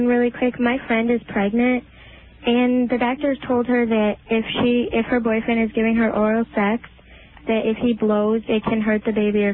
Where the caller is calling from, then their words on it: Homewood, Illinois, United States; Homewood.